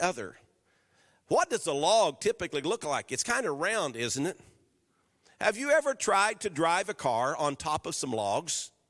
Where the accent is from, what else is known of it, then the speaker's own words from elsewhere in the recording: Jones, Oklahoma, United States; I grew up in Jones, Oklahoma. I know you've heard of that. You know, I know you've heard of Jones.